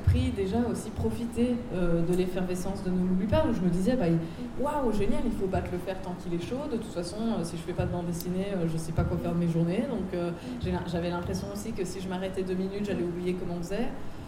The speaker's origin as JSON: {"language": "French", "country": "Belgium", "said": "j'ai fait des études de bande dessinée en Belgique, puisque je suis belge."}